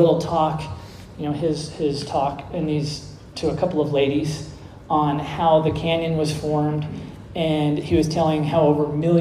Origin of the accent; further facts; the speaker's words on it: Oregon, United States; I grew up over in Oregon by Mount St. Helens